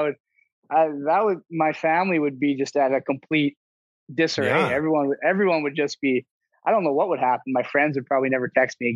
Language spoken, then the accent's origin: English; Winnipeg, Manitoba, Canada; I am from Winnipeg.